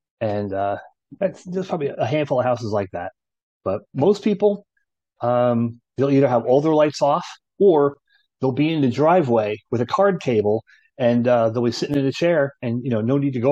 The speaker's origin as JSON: {"language": "English", "region": "New Jersey", "country": "United States", "tie": "born or raised there", "said": "you really didn't see that much growing up in New Jersey."}